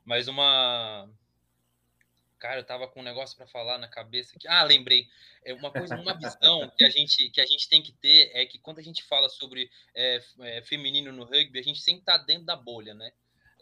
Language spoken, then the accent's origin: Portuguese; Santos, São Paulo, Brazil; eu sou de Santos